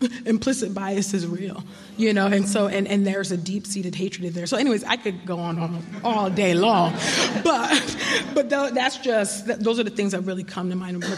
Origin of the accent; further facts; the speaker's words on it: California, United States; I grew up in California, you know, and so a liberal stronghold.